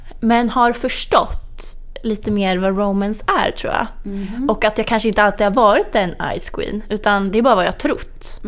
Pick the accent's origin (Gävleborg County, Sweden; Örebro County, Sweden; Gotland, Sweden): Gävleborg County, Sweden; Alfta; Alfta heter det. Det ligger i Hälsingland.